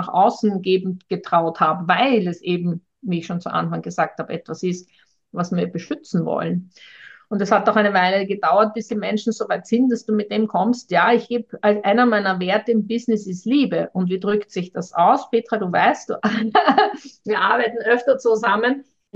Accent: Austria; also bei uns in Österreich müssen wir 7 Jahre die Buchhaltung aufheben

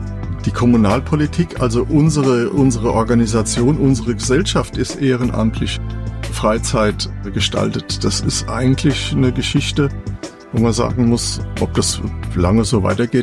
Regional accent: Nackenheim, Rhineland-Palatinate, Germany; ich bin Jahrgang 1960, bin in den 60er Jahren und 70er Jahren in Nackenheim groß geworden. Also in meiner Kindheit, da war das Land. Ja, Nackenheim hatte 2.500 Einwohner.

